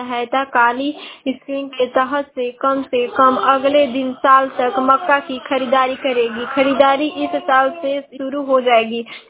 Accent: Ballia, Uttar Pradesh, India; और मैं बलिया जिले की निवासी हूँ।

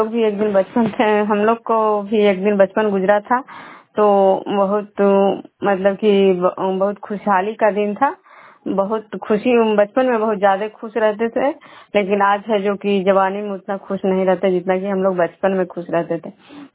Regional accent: Bihar, India; मैं विष्णुपुर ग्राम खुजरा पंचायत नालंदा जिला नगर निषा प्रखंड के निवासी हूँ।

